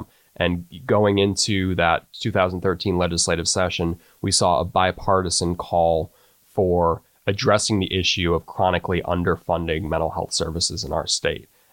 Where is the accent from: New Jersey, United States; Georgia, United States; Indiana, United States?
New Jersey, United States; now in Texas, United States; I'm from the great state of New Jersey.